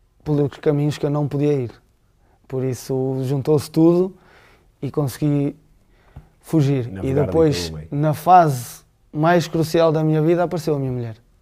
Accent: Norte, Portugal; E a cultura do Norte, e eu sou do Norte, a cultura do Norte é assim.

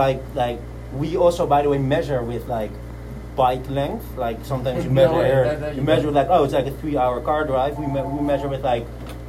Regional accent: Amsterdam, North Holland, Netherlands; I'm from the Netherlands.

